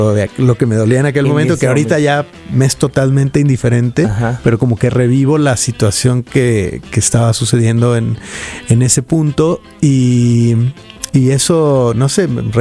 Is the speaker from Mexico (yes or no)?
yes; Guadalajara, Jalisco, Mexico; yo soy de Guadalajara